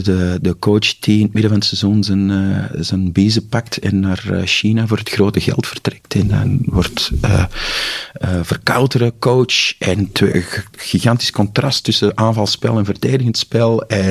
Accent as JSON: {"language": "Dutch", "region": "Flanders", "country": "Belgium", "accent": "Antwerp", "said": "dat toch ook grotendeels door mijn Antwerps accent en mijn zwaar stem"}